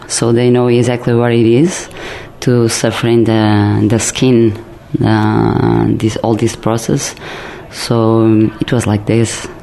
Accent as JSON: {"language": "English", "town": "Porto", "region": "Norte", "country": "Portugal", "tie": "born or raised there", "second_language": "English", "said": "I grew up in Porto. Porto is a very small town in Portugal. And in the 80s, it was very, very conservative, and it was very hard to be a teenager"}